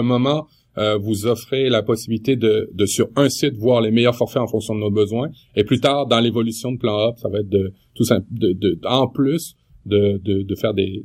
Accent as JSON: {"language": "French", "country": "Canada", "said": "Protégez-vous, c'est un guide du consommateur chez nous au Canada pour nous aider à trouver les meilleurs forfaits."}